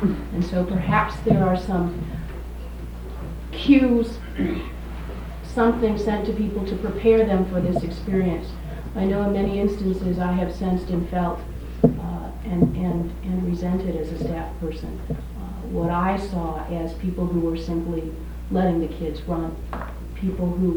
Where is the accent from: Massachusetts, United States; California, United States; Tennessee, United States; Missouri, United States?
California, United States; Long Beach; from Long Beach, California. This is my second summer here on staff.